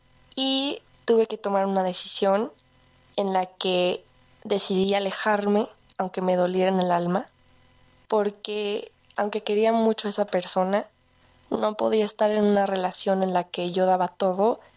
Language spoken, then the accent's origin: Spanish; Guadalajara, Jalisco, Mexico; Tengo 22 años, soy de Guadalajara, Jalisco